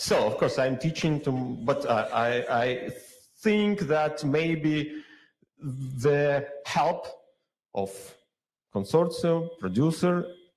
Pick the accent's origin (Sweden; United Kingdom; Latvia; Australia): Latvia; I'm from Latvia. I'm Italian wine ambassador.